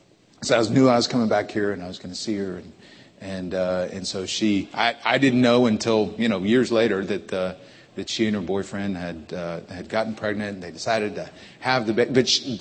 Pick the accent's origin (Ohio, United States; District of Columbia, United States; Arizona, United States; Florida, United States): Ohio, United States; Liberty; also born or lived in Texas; So yeah, I grew up in Liberty, just north of Youngstown, if you're familiar with that. My dad started a church there when I was just a baby, and I was born in Texas.